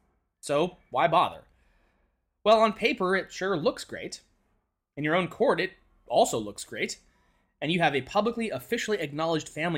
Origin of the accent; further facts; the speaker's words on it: Montana, United States; I was born and raised in Montana. I'd clarify that by saying rural, but that would be redundant.